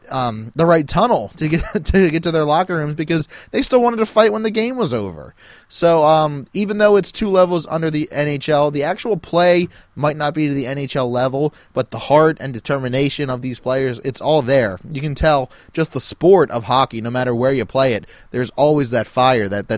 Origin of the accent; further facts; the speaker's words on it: Baltimore, Maryland, United States; I just went for the crab fries because I'm from Baltimore, so of course I'm going to judge these to the highest expertise, since that's what Baltimore is known for.